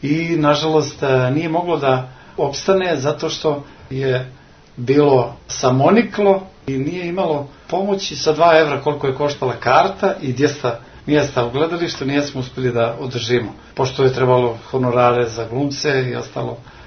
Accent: Nikšić, Nikšić Municipality, Montenegro; also born or lived in Vasojevići; Ja sam rođen u Vasojevićima, onda sam sa 3 godine prešao Nikšić

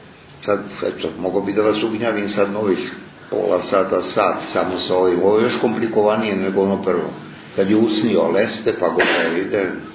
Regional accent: Belgrade, Serbia; born there; Ja sam rođen u Beogradu

